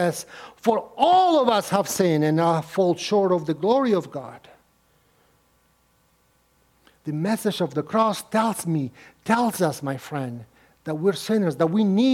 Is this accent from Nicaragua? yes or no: yes; Nicaragua; I come from Nicaragua, a very rooted religious country